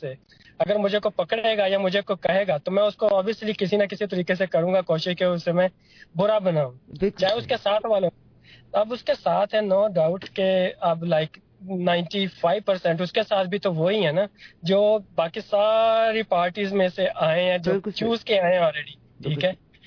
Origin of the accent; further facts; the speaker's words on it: Pakistan; now in Canada; جیسے ادھر آ کے ہم یہ نہیں کہتے ہیں کہ جی میں اس مطلب علاقے سے ہوں اس علاقے سے, ادھر ہم سب بولتے ہیں کہ پاکستانی ہوں